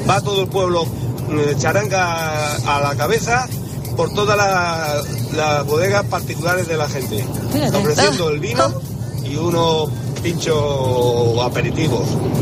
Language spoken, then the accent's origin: Spanish; Casar de Palomero, Extremadura, Spain; Somos de Casar de Palomero, en el norte de la provincia de Cáceres.